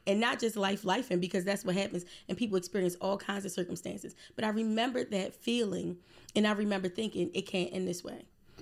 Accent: Baltimore, Maryland, United States; Baltimore. I'm from Baltimore. I'm serious about it. East Baltimore, to be exact. I was born in West Baltimore, but I grew up in East Baltimore.

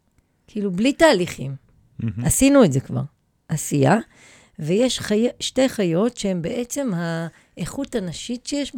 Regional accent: Ein Iron, Haifa District, Israel; born there; נולדתי בעין עירון, במושב בעין עירון, ליד...

